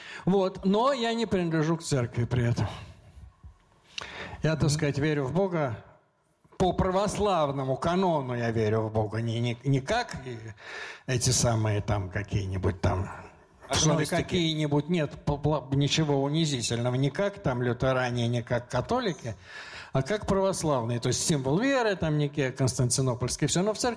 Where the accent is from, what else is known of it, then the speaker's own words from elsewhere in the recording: Moscow, Russia; Я москвич.